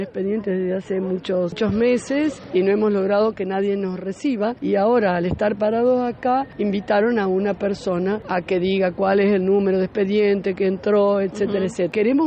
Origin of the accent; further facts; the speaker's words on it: Paraná, Entre Ríos, Argentina; De Paraná somos, creo que 1.200.